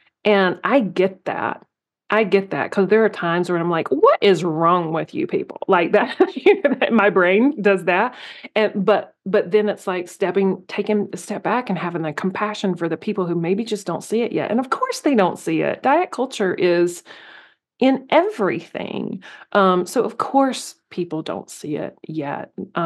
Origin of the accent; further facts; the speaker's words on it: the South, United States; Like, I grew up in the South. And so there was a lot of respect your elders.